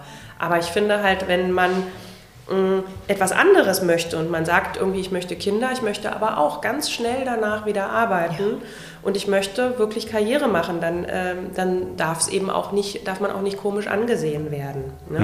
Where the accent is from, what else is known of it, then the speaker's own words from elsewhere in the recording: East Germany, Germany; ich komme ja nun aus dem Ostteil des Landes